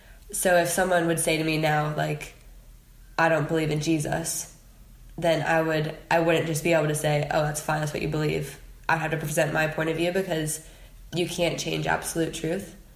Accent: United States; Like, being an American, I don't know if this is just like a stereotypical American thing, but I'm just very blunt in the way that I speak

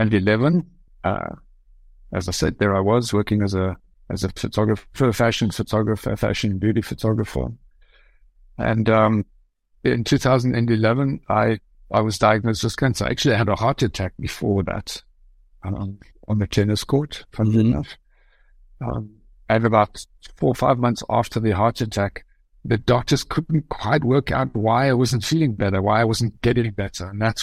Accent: South Africa; moved away as an adult; also born or lived in Germany / London; I grew up in South Africa. I studied photography there. I worked as a photographer as well. I am of German descent. I am German.

